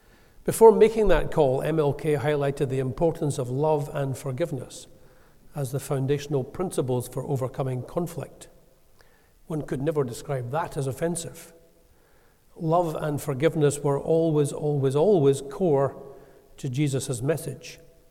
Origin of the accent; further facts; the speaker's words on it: Scotland, United Kingdom; Most of you should know that I come from Ayrshire by now.